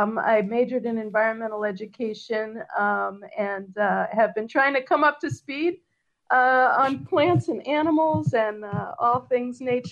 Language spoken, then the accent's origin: English; New York, United States; I grew up in the Bronx in a very urban setting, in a high-rise housing development just off I-95 called Co-op City.